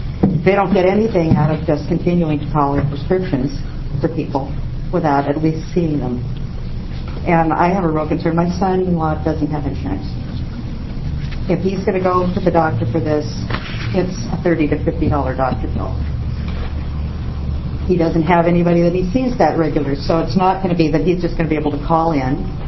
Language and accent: English; Salem, Oregon, United States; I'm from Salem. And I am not representing anybody other than myself, my family.